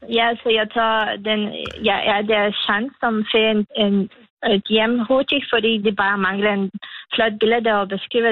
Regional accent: Lithuania; Danish is a second language; now in Denmark; Jeg er fra Litauen.

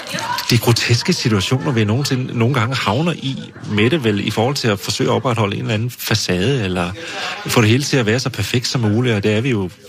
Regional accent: Region of Southern Denmark, Denmark; Jeg kommer op fra Nordfyn, ude fra pløjemarken, ikke?

